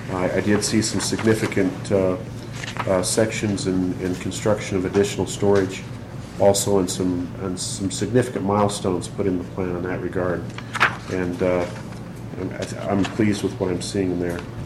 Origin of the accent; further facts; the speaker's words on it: Idaho Falls, Idaho, United States; I'm from Idaho Falls, Idaho.